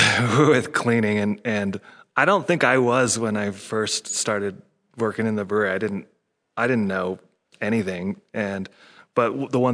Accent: Provo, Utah, United States; also born or lived in Olympia; cause I grew up in Provo. I moved to Salt Lake City, you know, when I was like 22, after living in Olympia, Washington

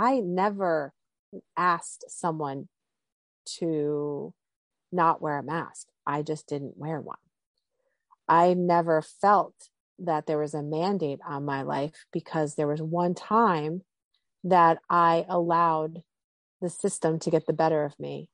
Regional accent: New Jersey, United States; accent: Jersey; you hear my Jersey accent, so you think that this is a domestic company

